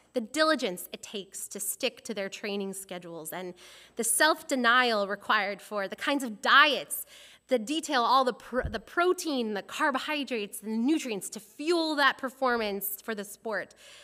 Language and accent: English; Edmonton, Alberta, Canada; I'm from Edmonton